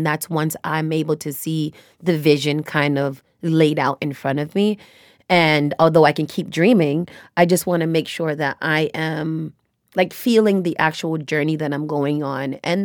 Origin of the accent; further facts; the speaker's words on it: United States; I am the product of a father from Trinidad, a mother from Honduras. I was born and raised here in America. So I cover quite a couple of landscapes, Afro-Caribbean, Caribbean, African American, Black.